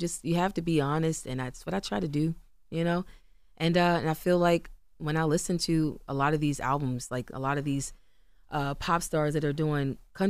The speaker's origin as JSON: {"language": "English", "town": "Randallstown", "region": "Maryland", "country": "United States", "tie": "born or raised there", "said": "Like, I'm from Baltimore. Like, mm-hmm. I'm from Randallstown. Like, mm-hmm. I'm from over by Morgan State. Like, that's where yeah. I grew up. That's where I lived."}